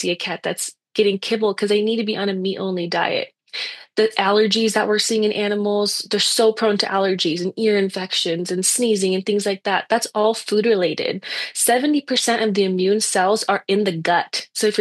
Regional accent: California, United States; I went to undergrad in California. I'm from California.

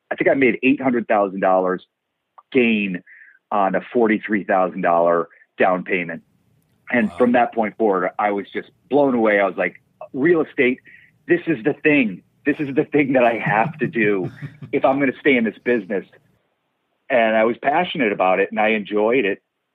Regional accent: Cleveland, Ohio, United States; moved away as an adult; I'm from Ohio, Cleveland, Ohio. I always wanted to be a writer and moved to New York after college and struggled a lot there.

